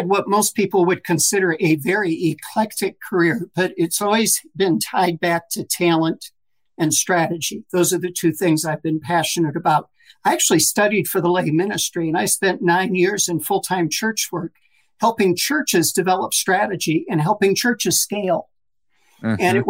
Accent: Lansing, Michigan, United States; I grew up in Lansing, Michigan. So we drove from Lansing to Detroit

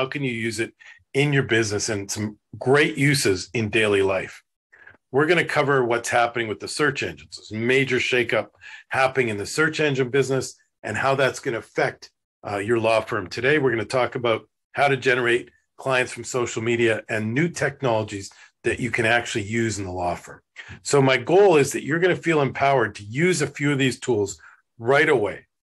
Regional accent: Winnipeg, Manitoba, Canada; And I'm from Winnipeg, Canada, as I mentioned

